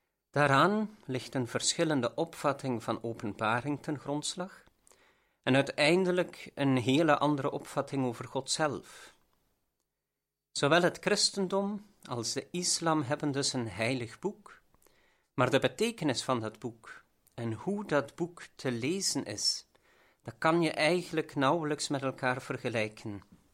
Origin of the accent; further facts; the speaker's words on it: Dendermonde, Flanders, Belgium; priester geboortig van Dendermonden in het bisdom Gent.